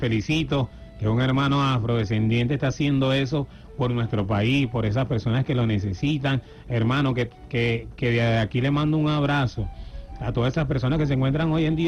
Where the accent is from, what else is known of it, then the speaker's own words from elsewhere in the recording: Venezuela; debemos nosotros contribuir y aportar ese granito de arena como venezolano. Si amas a Venezuela, haz algo, pues.